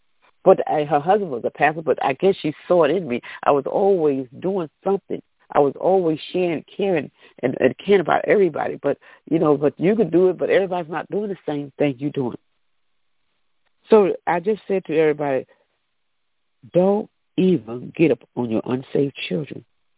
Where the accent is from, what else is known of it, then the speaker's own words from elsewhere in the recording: the South, United States; when I grew up in the South, my grandmother, I always talk about her, because she led us in the right direction.